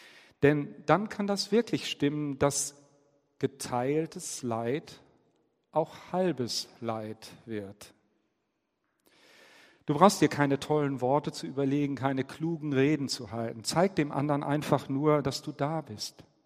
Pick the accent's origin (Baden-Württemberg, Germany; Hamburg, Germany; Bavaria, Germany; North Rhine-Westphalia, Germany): Hamburg, Germany; Hamburg ist meine Geburtsstadt und ich bin mit dem Verein groß geworden.